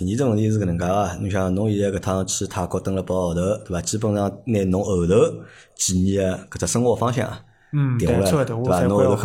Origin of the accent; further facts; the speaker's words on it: Shanghai, China; 我作为一个上海人